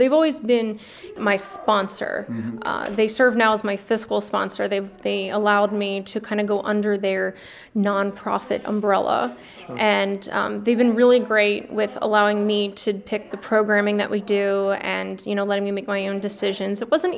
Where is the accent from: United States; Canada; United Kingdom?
United States; Pennsylvania; I'm originally from York County, Pennsylvania. I grew up in community theater.